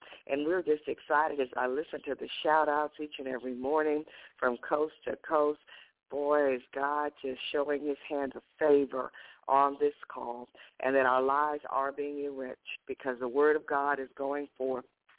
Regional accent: the South, United States; And here, you know, I'm from the South, you all.

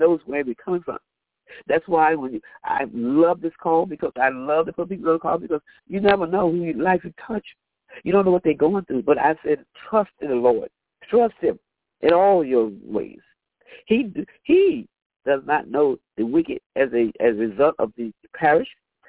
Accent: the South, United States; now in New York, United States; in New York, they don't say good morning, but some do, but I'm from the South, so I say good morning.

